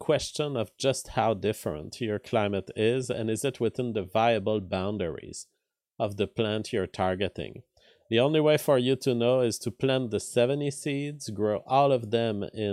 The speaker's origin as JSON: {"language": "English", "region": "Quebec", "country": "Canada", "said": "I'm from Quebec, and I was proud of Quebec, and I was one sovereignist Quebecois."}